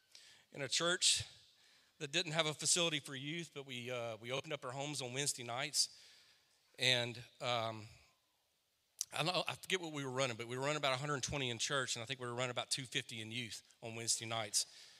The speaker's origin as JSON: {"language": "English", "town": "Ball", "region": "Louisiana", "country": "United States", "said": "you know I'm from Louisiana, and I can't even say hello without telling the story."}